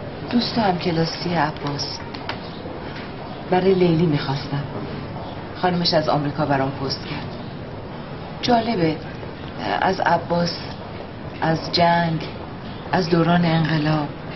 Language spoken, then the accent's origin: Persian; Qazvin, Iran; هر دومون توی محل بزرگ شدیم، تو قزوین.